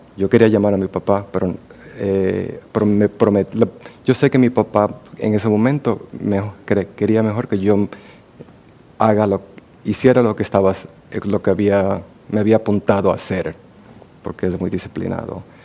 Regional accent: Dominican Republic; Yo lo voy a visitar cada 2 años a lo mínimo a los que me criaron en la República Dominicana, mis tíos y mis tías y mis primos.

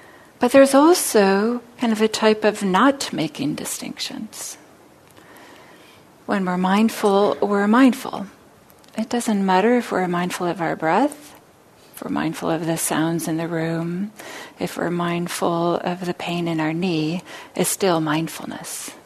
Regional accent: California, United States; I remember when I was young, I grew up here in the Bay Area

